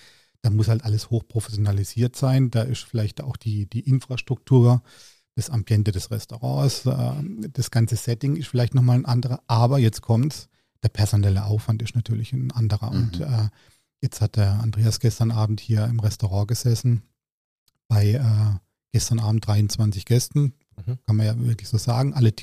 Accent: Freiburg, Baden-Württemberg, Germany; wenngleich mein Herz aber auch für den SC Freiburg schlägt, weil das ja meine Heimat ist.

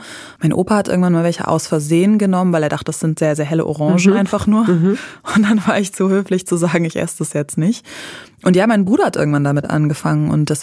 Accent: Uetersen, Schleswig-Holstein, Germany; ich komme halt so aus dem Landkreis Elmshorn-Pinneberg. Ich komme eigentlich aus Uetersen. Das ist so eine kleine Stadt in Pinneberg bei Elmshorn. Und da habe ich aber auch echt nicht so lange gewohnt, weil wir eben viel umgezogen sind.

